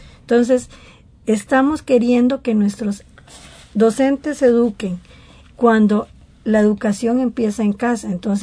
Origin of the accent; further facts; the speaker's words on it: Costa Rica; como costarricense me cuesta imaginarme la palabra guerra